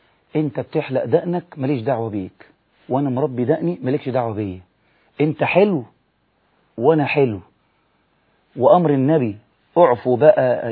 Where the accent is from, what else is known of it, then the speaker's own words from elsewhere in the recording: Egypt; الشعب المصري بس انا بتكلم بحكم ان احنا مصريين